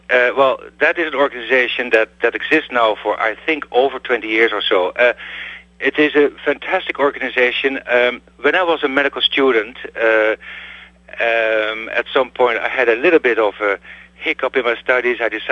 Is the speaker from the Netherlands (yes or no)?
yes; Netherlands; which is close to my hometown in the Netherlands